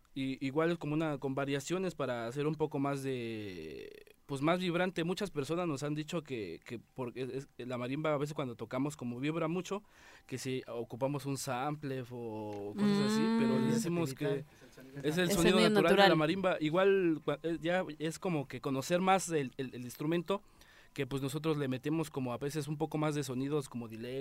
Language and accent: Spanish; Naucalpan, State of Mexico, Mexico; porque nosotros somos de Naucalpan, en San Bartolo